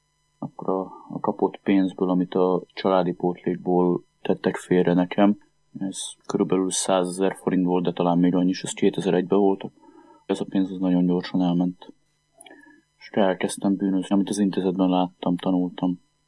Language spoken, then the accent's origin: Hungarian; Kaposvár, Somogy, Hungary; 1983-ban születtem, Kaposváron, egy olyan cigány családban